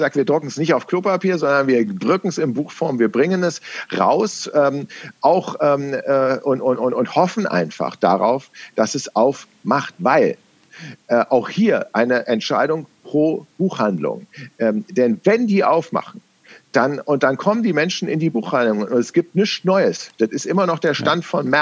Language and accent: German; Berlin, Germany; accent: Berlinerisch; viele würden denken, ich spreche Hochdeutsch, aber so ein Forensiker würde sagen, nee, da ist noch so ein bisschen Berlinerisch mit bei.